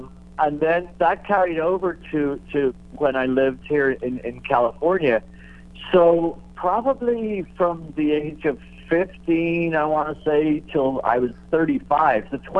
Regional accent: Ireland; moved away; I grew up in Ireland, as you can probably tell. But I've been here quite a long time. But in Ireland, especially in the late 80s, I was a teenager

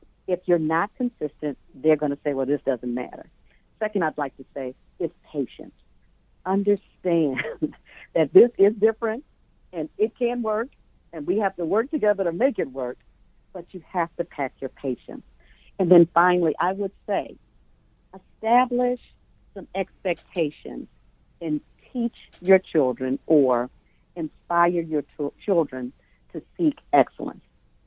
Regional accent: Flint, Michigan, United States; I am from Flint, Michigan. My husband and I both are Flintstones. So we know that we can get through anything.

